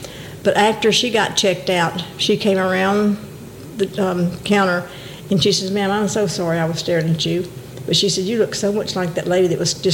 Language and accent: English; Ashland, Alabama, United States; also born or lived in New Orleans / Bogalusa; We were born in Alabama, most of us, but we were raised in Ashland, Alabama.